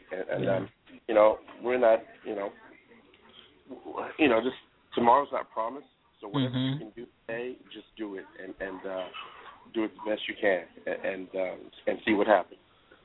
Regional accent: Baltimore, Maryland, United States; now in Los Angeles, United States; One is my hometown of Baltimore in the D.C. area.

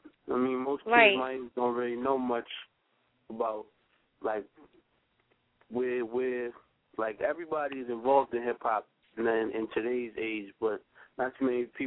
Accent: Bronx, New York, United States; Yeah. I'm from the Bronx. I'm from uptown. A lot of people mostly know the Bronx from the South Bronx, but I'm actually from the North Bronx, you know.

